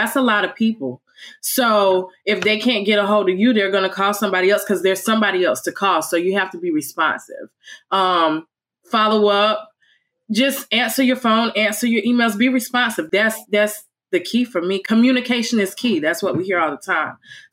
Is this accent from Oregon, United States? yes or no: no; Conway, South Carolina, United States; I don't just hone in on Myrtle Beach because I'm from Conway.